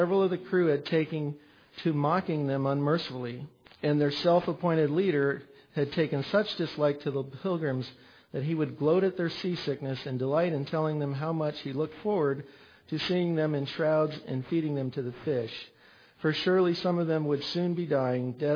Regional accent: Canada; moved away as an adult; not being an American citizen, I wasn't allowed to stay here. I was on a student visa, I was on a temporary visa, so I had to return back to Canada.

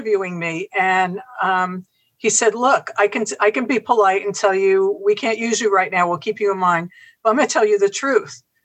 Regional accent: New York City, New York, United States; born there; I was born in Uptown Manhattan.

